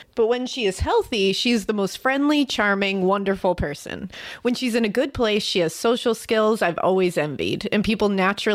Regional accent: Massachusetts, United States; And I'm originally also from Massachusetts.

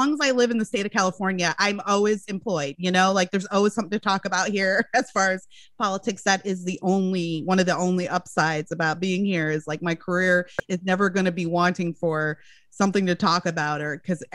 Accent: Canada; born there; I'm Canadian by birth. I was raised as a socialist.

